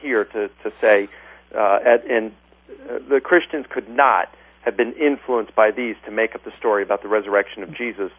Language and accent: English; Baltimore, Maryland, United States; I'm from Baltimore. Just change it to Baltimore.